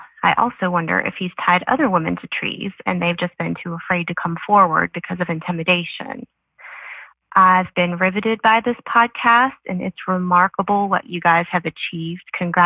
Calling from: Brevard, North Carolina, United States; from Brevard, North Carolina

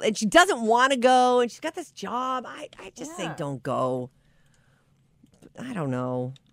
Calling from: Switzerland; English is a second language; moved away as an adult; I'm an immigrant from Switzerland, and I've been listening

